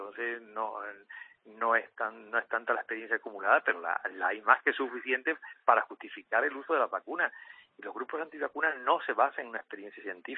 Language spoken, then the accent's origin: Spanish; Andalusia, Spain; moved away as an adult; now in Valencia, Spain; Yo vivo en Valencia desde hace ya más de 30 años, porque vine a la cátedra de esta facultad, pero soy andaluz.